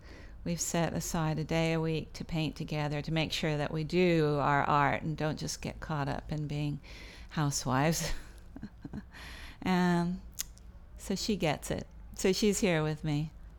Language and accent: English; Los Angeles, California, United States; now in England; I'm from Los Angeles originally. I've been in England for 17 years.